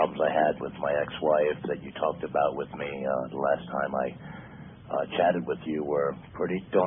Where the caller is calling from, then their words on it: Florida, United States; I'm calling from Florida.